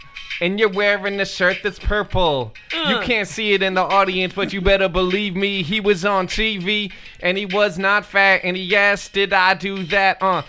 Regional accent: New Hampshire, United States; I was a Boston Red Sox fan because I'm from New Hampshire, and that's how we do it, man.

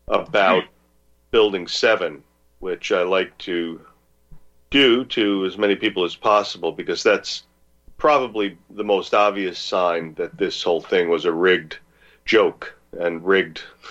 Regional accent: New Jersey, United States; being born and raised in the Garden State and being close to New York City.

